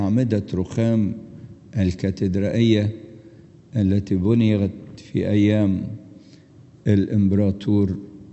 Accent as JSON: {"language": "Arabic", "town": "Alexandria", "region": "Alexandria Governorate", "country": "Egypt", "said": "إحنا عندنا في اسكندرية جزء من جسد ماري مرقس الكاروز في الكاتدرائية الكبيرة في الاسكندرية"}